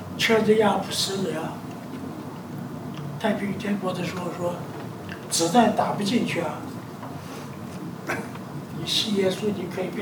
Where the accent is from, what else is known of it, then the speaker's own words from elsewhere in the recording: China; 我们是中国人喜欢说天天过年呐